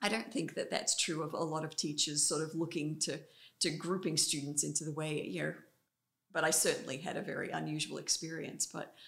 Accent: Australia; But growing up in Australia, there's sort of a different, everybody doesn't have to go to university.

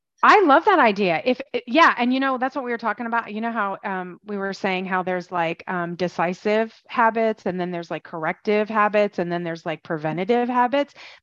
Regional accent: Midwest, United States; I say I'm from the Midwest, but I graduated high school in the Midwest

